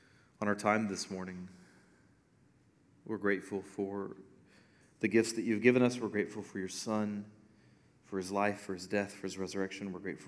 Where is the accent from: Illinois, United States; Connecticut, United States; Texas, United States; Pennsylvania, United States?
Texas, United States; which doesn't make sense to us because we're from Texas, right?